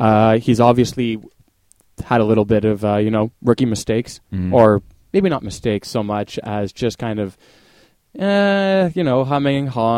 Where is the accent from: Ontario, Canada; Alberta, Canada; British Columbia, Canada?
Ontario, Canada; Ottawa; We're from Ottawa. We're used to a little bit of piss and vinegar and shameless defeat.